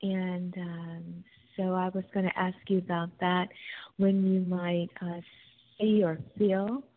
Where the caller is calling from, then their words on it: California, United States; Hi, this is … I'm calling from California.